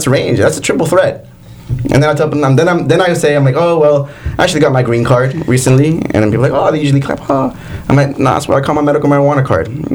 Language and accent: English; Canada; I'm like, oh, no, I'm from Canada.